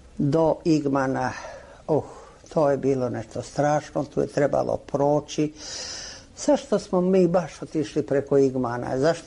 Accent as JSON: {"language": "Serbian", "town": "Piperi", "country": "Montenegro", "tie": "born there", "said": "Ja sam rođena u Pipere. Ja sam 1917. rođena. Ja sam iz seljačke porodice."}